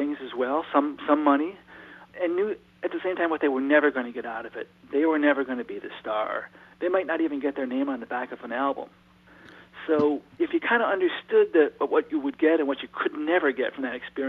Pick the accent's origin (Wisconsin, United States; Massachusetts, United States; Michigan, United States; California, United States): Michigan, United States; Detroit; I think that I grew up in Detroit, and I grew up listening to all kinds of music on the radio, Motown most of all, of course.